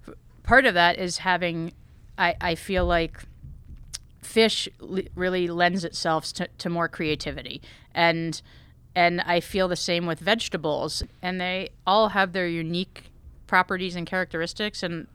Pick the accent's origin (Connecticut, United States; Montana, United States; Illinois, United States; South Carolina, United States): Connecticut, United States; So I grew up in Connecticut, like I said, and I was always sort of obsessed.